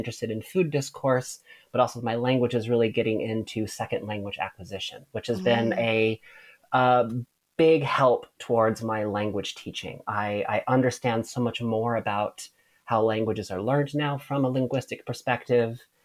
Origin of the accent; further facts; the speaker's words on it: California, United States; also born or lived in Atlanta, Georgia; I'm from California, but I was going to high school out near Atlanta, Georgia.